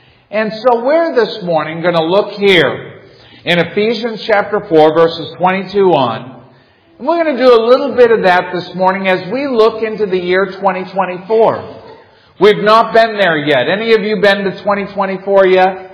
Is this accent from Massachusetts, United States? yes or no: yes; Massachusetts, United States; She grew up in Texas. I grew up in Massachusetts.